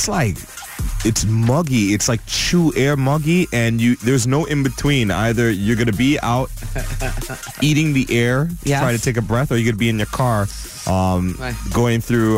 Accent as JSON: {"language": "English", "country": "Jamaica", "said": "I'm Jamaican"}